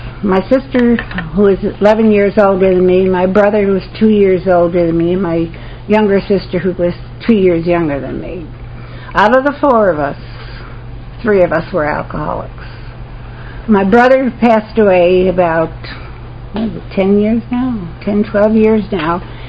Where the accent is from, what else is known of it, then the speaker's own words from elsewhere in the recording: Newark, New Jersey, United States; moved away as an adult; I grew up in Newark, New Jersey. Anybody from Newark or from New Jersey? Okay, I left there when I was 19 years old, and I go back there once in a blue moon.